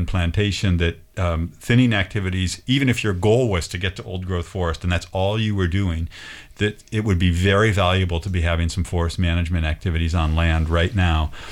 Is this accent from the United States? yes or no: yes; Pacific Northwest, United States; We're from the Northwest, and a lot of these landowners, that's a part of who they are.